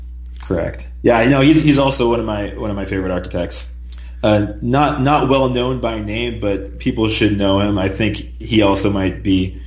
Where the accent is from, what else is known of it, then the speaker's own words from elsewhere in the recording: Los Gatos, California, United States; You know, actually, when I was a kid growing up in Los Gatos, it was a nice, quaint town